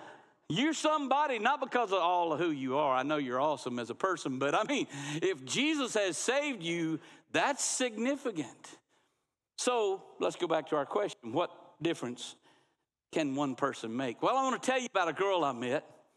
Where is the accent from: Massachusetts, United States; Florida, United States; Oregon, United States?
Florida, United States; Niceville; Becky and I grew up in Niceville